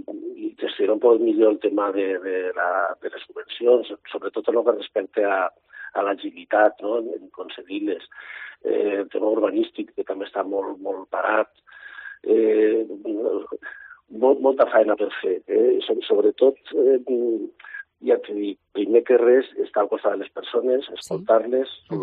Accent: Benicarló, Valencian Community, Spain; Soc molt benicarlando, estic molt orgullós de ser benicarlando

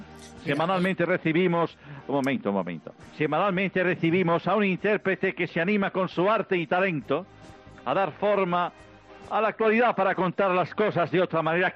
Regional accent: Spain; que soy otro español universal.

